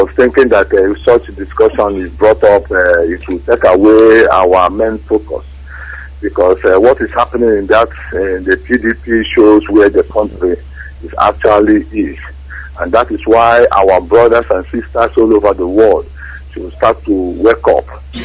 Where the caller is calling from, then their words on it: Dublin, Leinster, Ireland; I'm Dublin now. I'm calling from Dublin, Ireland.